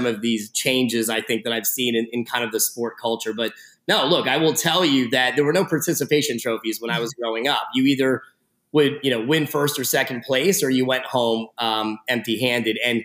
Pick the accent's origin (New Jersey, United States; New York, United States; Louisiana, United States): New Jersey, United States; Fanwood; but I grew up in Fanwood, New Jersey, which is a small town.